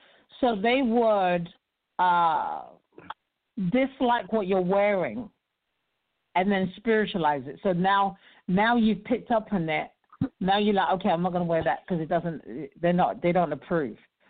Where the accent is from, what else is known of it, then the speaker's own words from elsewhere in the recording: England, United Kingdom; I'm from England. When I wore clothes that I bought in England, it was a problem.